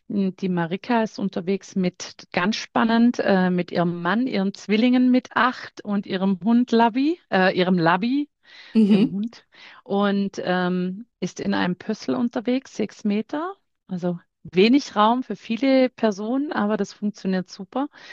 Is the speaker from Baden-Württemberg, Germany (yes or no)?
yes; Baden-Württemberg, Germany; Ja, wir kommen, wie man vielleicht hört, ich sage ja immer, man hört es nicht, kommen wir so aus der Schwabenecke. Also wir sind zwischen Bodensee und Schwarzwald, sind wir zu Hause